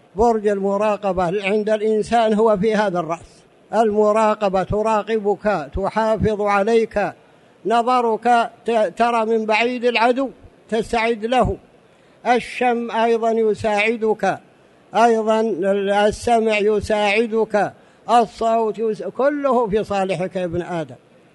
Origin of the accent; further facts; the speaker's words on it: Saudi Arabia; العسل الموجود عندنا في السعودية ليس مثل الموجود في مكان آخر